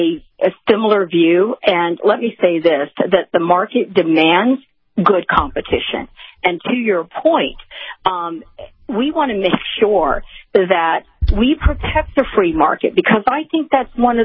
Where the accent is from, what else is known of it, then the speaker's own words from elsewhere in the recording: Florida, United States; the state of Florida, and I, of course, that's my home state